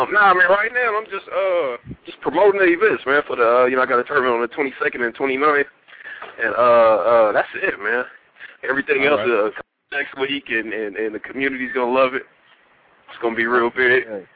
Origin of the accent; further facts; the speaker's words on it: West Coast, United States; I'm from the West Coast too, man, so I don't even know.